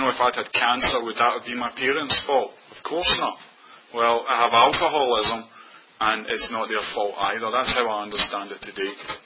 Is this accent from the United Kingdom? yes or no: yes; Scotland, United Kingdom; born there; I'm obviously not from Virginia. I was born in Scotland, and I was born into a normal family.